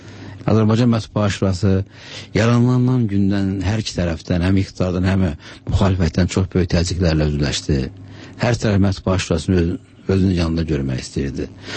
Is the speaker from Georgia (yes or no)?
yes; Fahrağa, Kvemo Kartli, Georgia; Mən əslən Gürcüstanlıyam. Bolnis rayonu Fahrağa kəndində doğulmuşam. Uşaqlığım o kənddə keçib.